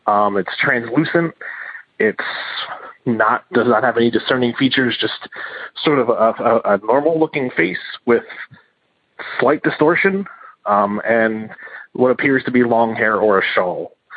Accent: Philadelphia, Pennsylvania, United States; I am from Philadelphia, Pennsylvania.

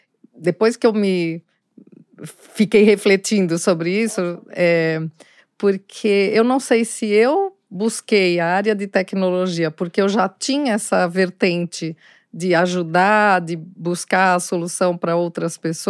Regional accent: Brazil; eu como brasileira, né?

